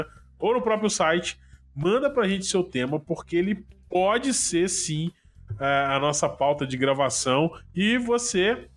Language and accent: Portuguese; Minas Gerais, Brazil; como bom cabreiro, né, porque eu sou de Minas